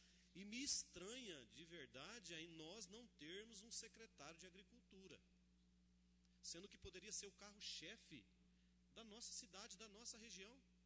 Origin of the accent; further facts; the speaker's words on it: Colorado, Paraná, Brazil; eu que nasci aqui em Colorado e cresci aqui